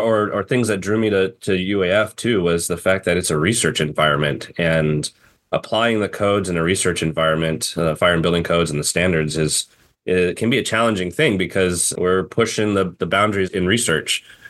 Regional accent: Fairbanks, Alaska, United States; I was thankful to find an opening here in Fairbanks, my hometown, and the rest is history.

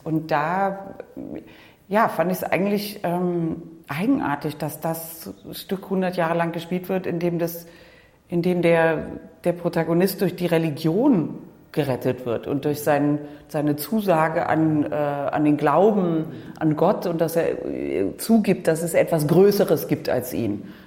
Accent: Cologne, North Rhine-Westphalia, Germany; Also ich bin in Köln aufgewachsen

